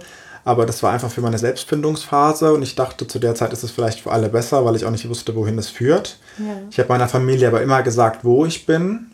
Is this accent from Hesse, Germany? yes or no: yes; Hesse, Germany; ich bin aufgewachsen im Odenwald, in einer Stadt, die hat nur 16.000 Einwohner, was sehr wenig gegenüber Frankfurt ist.